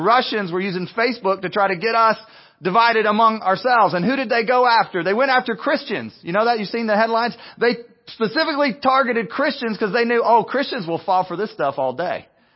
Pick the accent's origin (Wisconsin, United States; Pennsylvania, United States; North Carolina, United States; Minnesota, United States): North Carolina, United States; Winston-Salem; You know what the difference is in Kentucky where I grew up in Winston-Salem? The only difference is competition.